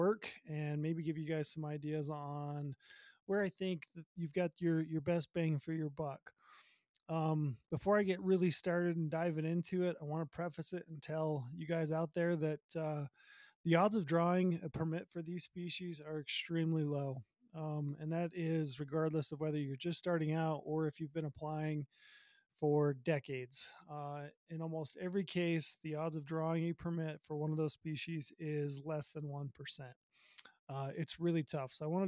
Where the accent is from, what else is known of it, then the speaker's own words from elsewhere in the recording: Utah, United States; So the first state I'm going to address is my home state of Utah. I live here in Utah, so I figured it'd be a great little starting point.